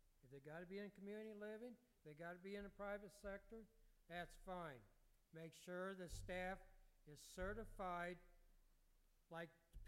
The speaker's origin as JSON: {"language": "English", "town": "Washburn", "region": "Illinois", "country": "United States", "said": "from Washburn, Illinois."}